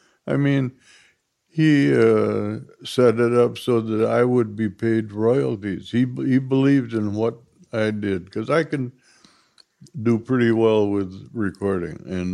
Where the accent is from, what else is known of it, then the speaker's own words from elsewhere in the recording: Minneapolis, Minnesota, United States; Well, I'm from Minneapolis, Minnesota, and was born in 1934. Minneapolis is a truly Scandinavian town.